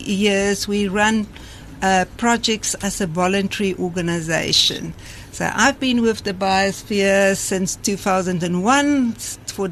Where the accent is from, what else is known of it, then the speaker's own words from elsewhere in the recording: Messina, Limpopo, South Africa; was born and bred in Messina, of all places, many moons ago, and went to university and caught a love of my life.